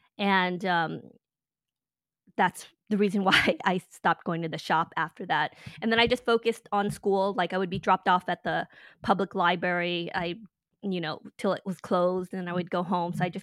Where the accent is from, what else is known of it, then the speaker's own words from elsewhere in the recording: Inglewood, California, United States; So here's the thing. I grew up in Inglewood, California. And so everyone didn't have anything. Yeah. And this is Inglewood back in the 70s and 80s when it was Crips and Bloods and all this other stuff.